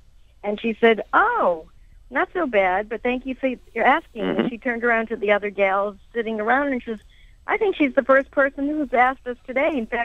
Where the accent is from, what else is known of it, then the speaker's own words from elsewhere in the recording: Boston, Massachusetts, United States; here I find in the States, and I'm born and bred in Boston